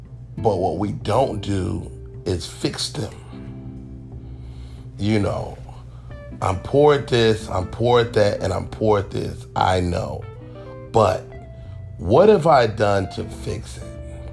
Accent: Chicago, Illinois, United States; My mother's claim to fame is that, well, we're from Chicago.

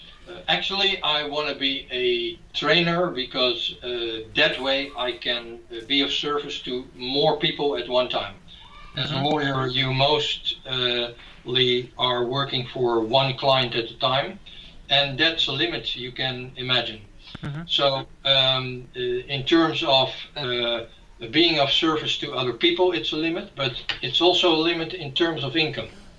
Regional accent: Netherlands; English is a second language; So I'm a Dutchman. I was born in 1954 in January

